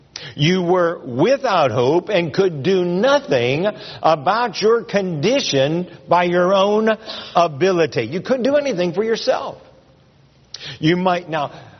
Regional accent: Ohio, United States; born there; also born or lived in Pennsylvania; now when I go back to Ohio and Pennsylvania, where I was actually born, they say, where are you from?

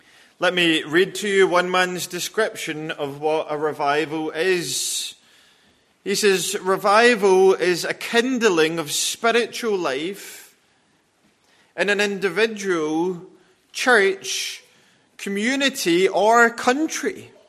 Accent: Wales, United Kingdom; my home country, Wales

